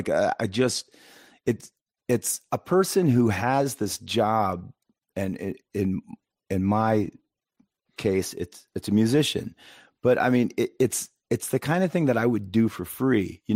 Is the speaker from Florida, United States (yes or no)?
no; Zion, Illinois, United States; Zion, Illinois.